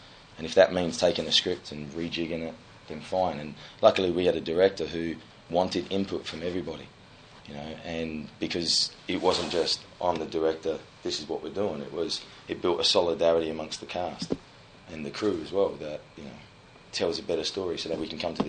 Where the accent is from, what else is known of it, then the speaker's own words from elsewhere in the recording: Australia; And I'm Australian, we work for free anyway.